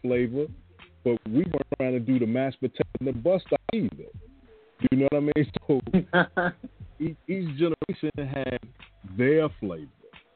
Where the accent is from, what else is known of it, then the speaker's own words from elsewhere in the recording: Virginia, United States; And it didn't matter what part of the country they came from. I grew up in Virginia. We listened to everything.